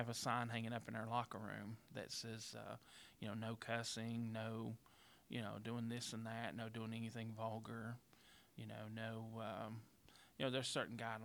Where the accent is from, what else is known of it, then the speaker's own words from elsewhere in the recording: Logan, West Virginia, United States; I was born on December the 20th of 1976, and I'm from Logan, West Virginia.